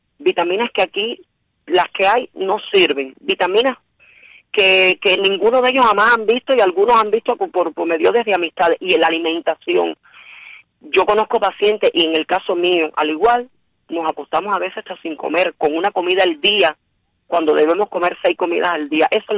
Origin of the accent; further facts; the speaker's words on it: Cuba; como cubano y como que estoy aquí dentro del lobo.